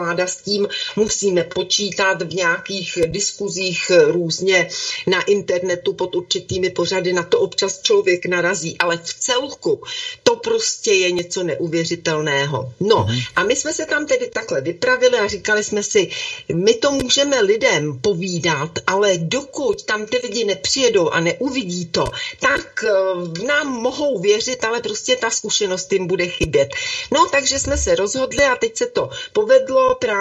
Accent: Prague, Czechia; Já říkám, z Prahy.

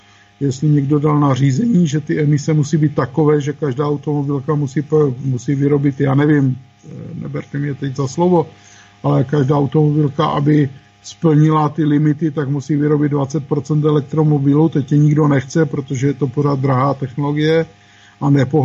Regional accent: Ostrava, Moravian-Silesian Region, Czechia; U nás v Ostravě je to problém pro hoteliéry, problém pro restaurace

